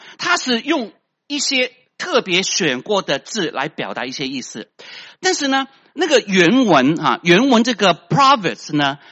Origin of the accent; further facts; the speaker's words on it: China; 我们都是中国人对吗？